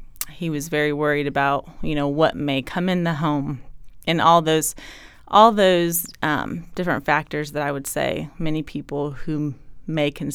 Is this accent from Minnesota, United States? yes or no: no; Danville, Illinois, United States; moved away as an adult; now in Georgetown, United States; I am originally from Danville, Illinois, actually. I moved here to attend college many years ago and attended Eastern Kentucky University. Met my husband, long story short, ended up staying here in Kentucky. We resided in Georgetown.